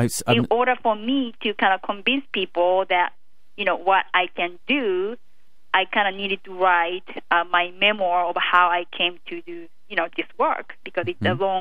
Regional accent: Tokyo, Japan; moved away as an adult; now in United States; Well, let's see. I was born and raised in Tokyo, Japan. I came to the United States because I wanted to be a businesswoman

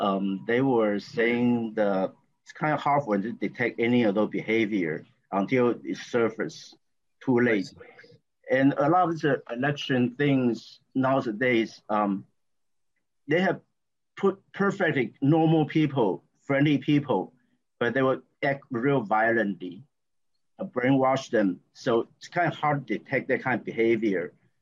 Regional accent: Taiwan; English is a second language; moved away; I have to apologize for my accent because I came from Taiwan originally.

